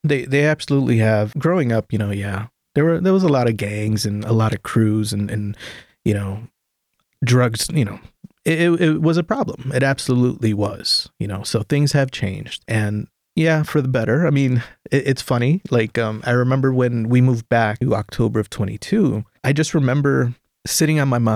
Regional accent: Buffalo, New York, United States; I grew up in the Lower West Side, and I don't care how many times they call it, you know, Ralph Wilson Park.

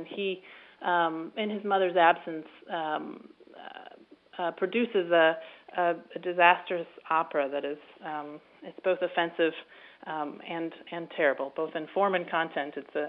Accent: New York City, New York, United States; I grew up in New York City, and New York is, you know, it's such an ambitious place

